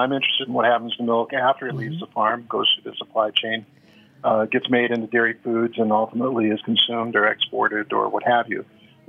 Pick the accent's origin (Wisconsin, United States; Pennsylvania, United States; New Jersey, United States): Wisconsin, United States; So I grew up in Wisconsin, apparently one of your sponsors